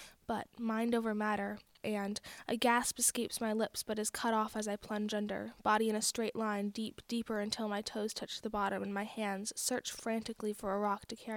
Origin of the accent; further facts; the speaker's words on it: Johnson, Vermont, United States; I'm 14 years old, and I'm from Johnson, Vermont.